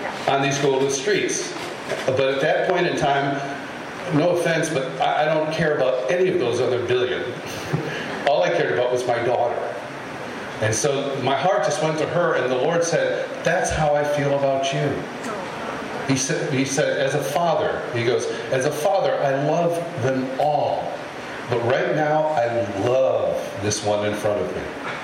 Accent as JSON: {"language": "English", "town": "Rochester", "region": "New York", "country": "United States", "tie": "born or raised there", "lives_now": "Kansas City, United States", "said": "I grew up in Rochester, just across the lake. And I had enough of cold and snow, so my apologies. But I'm sitting in Kansas City."}